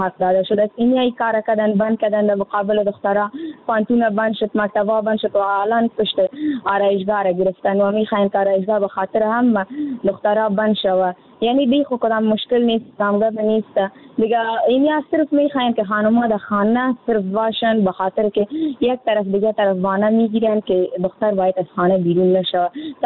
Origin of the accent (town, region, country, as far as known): Afghanistan